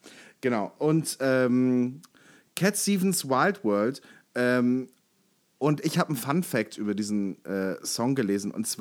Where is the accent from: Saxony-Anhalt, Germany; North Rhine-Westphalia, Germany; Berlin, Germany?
North Rhine-Westphalia, Germany; Cologne; was das wird mal gut als Kölner freuen, 1. Mai, 11.11 Uhr. Das ist mein Geburtstag.